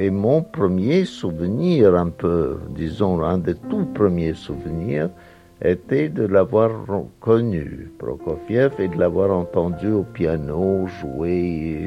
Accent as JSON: {"language": "French", "region": "Saint Petersburg", "country": "Russia", "tie": "born or raised there", "said": "ça se passait à Saint-Pétersbourg, dans ma ville natale, où je suis né"}